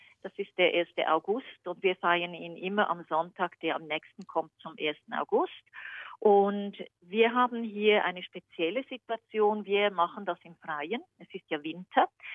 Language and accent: German; Switzerland; ich gehe auch Jassen als Schweizerin. Das ist das typische Kartenspiel.